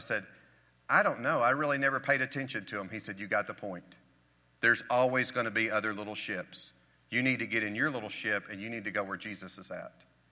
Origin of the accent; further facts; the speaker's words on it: Arkansas, United States; You know, I'm from Arkansas.